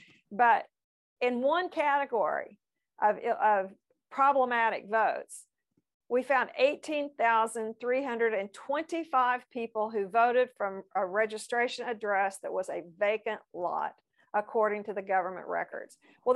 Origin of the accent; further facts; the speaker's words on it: Oklahoma, United States; I mean, when I was growing up in Oklahoma, there was the statute said